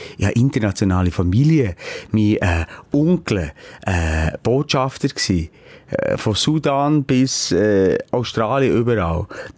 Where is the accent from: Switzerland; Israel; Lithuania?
Switzerland; Sind wir Schweizer